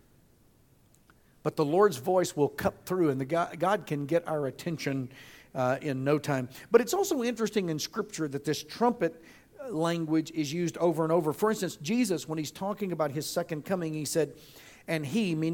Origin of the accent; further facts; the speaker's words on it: Arkansas, United States; we grew up in Arkansas, and a little north of us, creeks were clear.